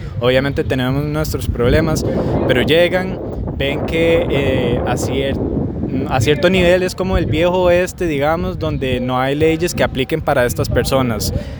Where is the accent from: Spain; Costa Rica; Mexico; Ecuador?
Costa Rica; si vamos a tratar de defender nuestros intereses como costarricenses